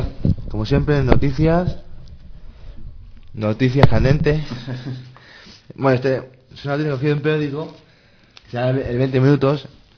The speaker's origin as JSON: {"language": "Spanish", "country": "Spain", "said": "somos españoles."}